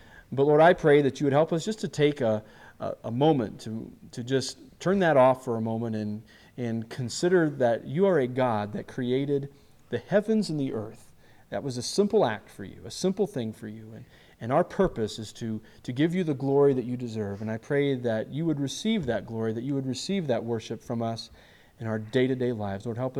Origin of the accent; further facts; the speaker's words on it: Mangum, Oklahoma, United States; also born or lived in Illinois; Like, well, I was born in Illinois, and then we moved around, and we moved to Oklahoma, and I was raised in Mangum, and all these things.